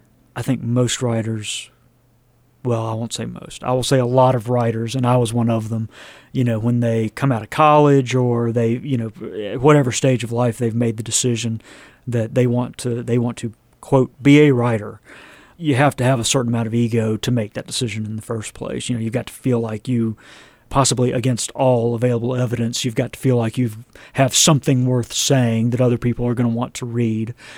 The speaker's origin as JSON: {"language": "English", "region": "North Carolina", "country": "United States", "said": "I can say that because I'm from North Carolina on both sides of my family, going back for hundreds of years."}